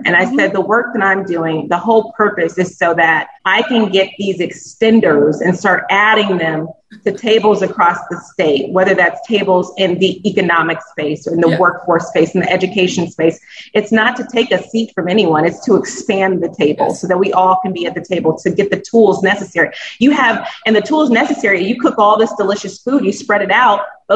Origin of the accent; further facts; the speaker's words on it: Indiana, United States; it's important to me because I'm from Indiana, and I firmly believe that every single Hoosier should have access to the tools necessary to live their best life.